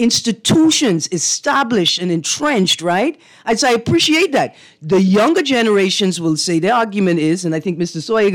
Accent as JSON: {"language": "English", "country": "Bahamas", "said": "I am from the Bahamas. What you're going to teach me how to do is how to not capsize the boat"}